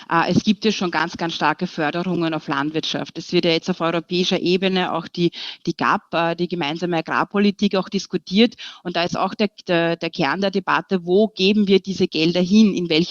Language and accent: German; Austria